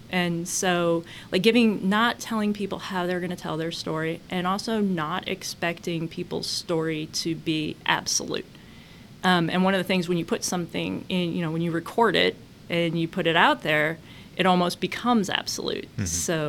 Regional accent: Indiana, United States; like my growing up in Indiana, her growing up in Ohio

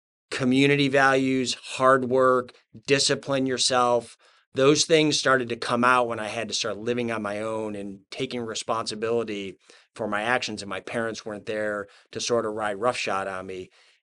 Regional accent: Syracuse, New York, United States; I'm just a kid from upstate New York, born and raised in Syracuse, youngest of five boys.

